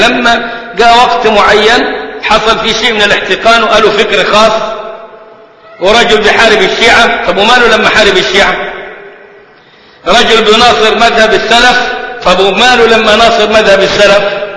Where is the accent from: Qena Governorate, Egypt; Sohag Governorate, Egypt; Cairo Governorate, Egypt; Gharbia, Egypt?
Sohag Governorate, Egypt; مليين البلد عندنا في سوهاج